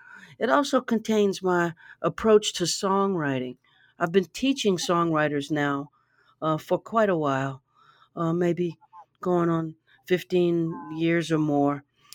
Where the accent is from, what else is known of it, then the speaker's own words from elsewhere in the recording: Baton Rouge, Louisiana, United States; I grew up in Baton Rouge, and you know, the highlight of my week when I was a little person was when the bookmobile came